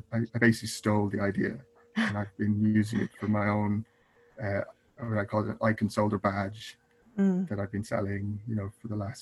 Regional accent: Ireland; from Ireland

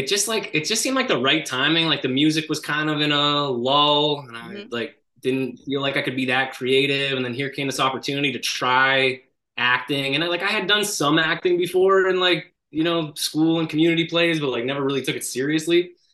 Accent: Toronto, Ontario, Canada; Like I grew up in Toronto and it would be on TV a lot.

